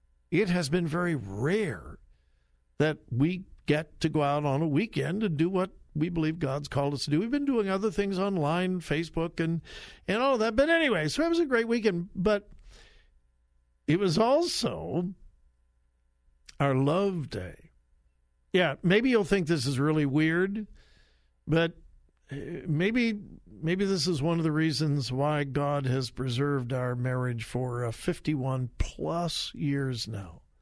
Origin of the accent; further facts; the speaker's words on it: Wichita, Kansas, United States; moved away as an adult; now in Westerville, United States; Joy and I came from Wichita, Kansas to Westerville, Ohio. We moved here on March 12, 1976.